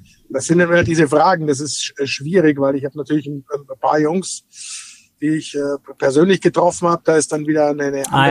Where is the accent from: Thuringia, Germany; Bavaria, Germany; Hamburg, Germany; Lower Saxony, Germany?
Bavaria, Germany; dass mir als Bayer natürlich das weh tut, wenn ihr Brezel sagt.